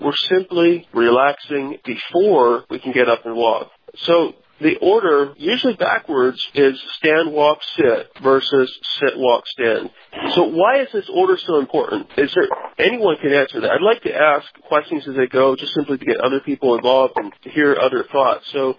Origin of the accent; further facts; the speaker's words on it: Abbotsford, Wisconsin, United States; I'm from Abbotsford, Wisconsin. We had snow just a week ago.